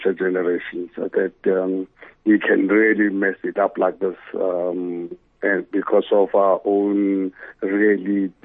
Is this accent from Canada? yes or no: no; South Africa; I'm scared as a South African, as a human being.